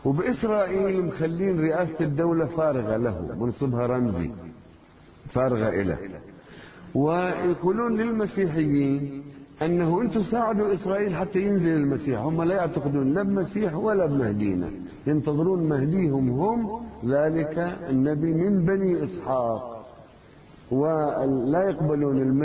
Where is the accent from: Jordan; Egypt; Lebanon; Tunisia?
Lebanon; South Lebanon; أنا قريتنا من الشريط الحدودي حررت